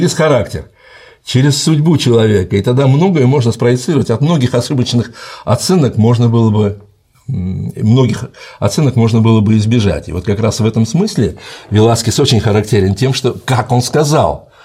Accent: Tbilisi, Georgia; Вот у меня, где я вырос в Тбилиси, был странный человек

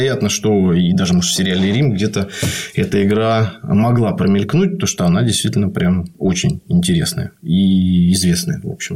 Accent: Saint Petersburg, Russia; Так, сейчас сразу как питерец скажу, от поребриков

